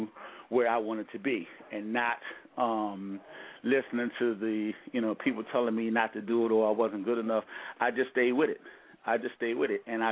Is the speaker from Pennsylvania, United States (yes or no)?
yes; Philadelphia, Pennsylvania, United States; Because, like I said, I'm from Philadelphia. So back in the day when I grew up … was the hottest thing in Philly